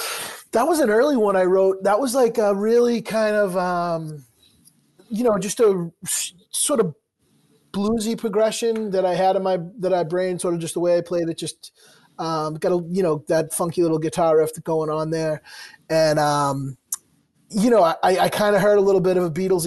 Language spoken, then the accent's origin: English; Quincy, Massachusetts, United States; So, yeah, I grew up in Quincy